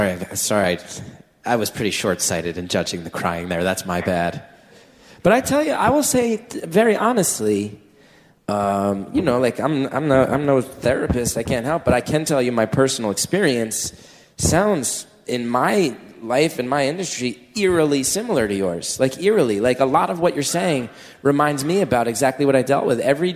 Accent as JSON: {"language": "English", "region": "New Jersey", "country": "United States", "tie": "born or raised there", "said": "I grew up in New Jersey where all the stereotypes is that we're like scum humans."}